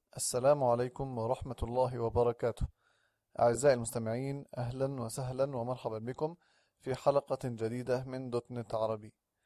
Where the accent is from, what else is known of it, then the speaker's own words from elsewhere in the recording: Jordan; عندنا في الأردن